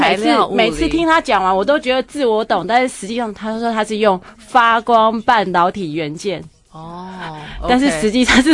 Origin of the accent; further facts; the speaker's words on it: Taiwan; now in Sweden; 我是台妹啊